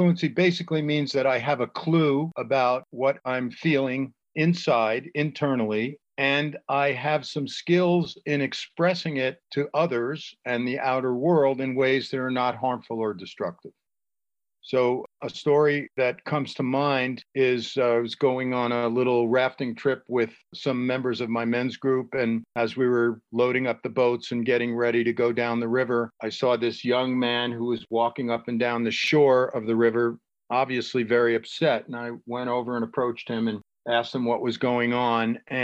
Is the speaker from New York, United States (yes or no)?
yes; Brooklyn, New York, United States; Well, I grew up in Brooklyn, New York, in a neighborhood that was on the edge of a ghetto.